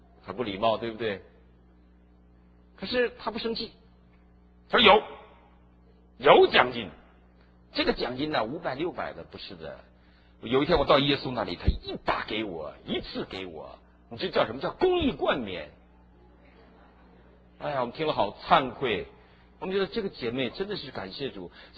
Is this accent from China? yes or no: yes; Harbin, Heilongjiang, China; 因为我是读苏俄文学长大的，所以我在哈尔滨，我们黑龙江的人都读苏俄文，